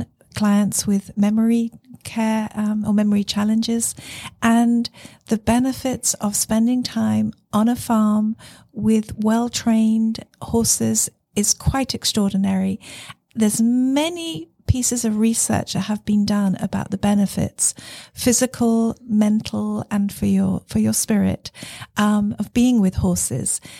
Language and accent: English; South West England, United Kingdom; I grew up in Devon in England, where there are a lot of ponies.